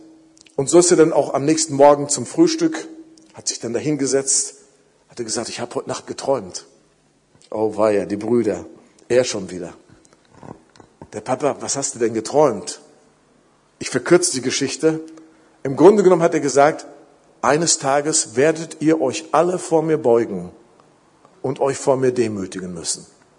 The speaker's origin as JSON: {"language": "German", "town": "Iserlohn", "region": "North Rhine-Westphalia", "country": "Germany", "tie": "born or raised there", "said": "Ich bin in einem gläubigen Elternhaus groß geworden in Iserlohn. Ein typisches Nachkriegskind. Alles in Deutschland war kaputt. Meine Eltern waren gläubig. Gute evangelikale Christen, beide wiedergeboren."}